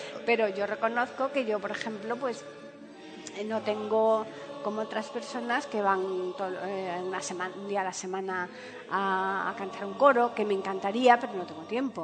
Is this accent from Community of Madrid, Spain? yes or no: no; Seville, Andalusia, Spain; oyentes tienen que saber que es que yo soy de Sevilla